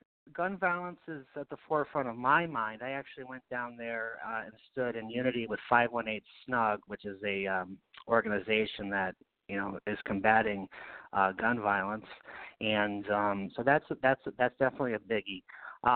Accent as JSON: {"language": "English", "town": "Knox", "region": "New York", "country": "United States", "tie": "born or raised there", "said": "So I grew up in the Helderberg Hill towns, the town of Knox. You know, it's about population, well, 2,200, 2,300. I grew up in Knox my whole life, you know, until I was 18."}